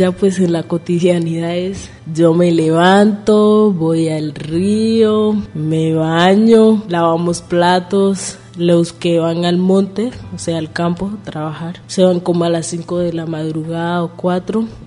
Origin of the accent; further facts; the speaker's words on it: Chocó, Colombia; vengo de las comunidades del Cacarica, de una parte de Colombia que es el departamento del Chocó, queda ubicado al noroeste.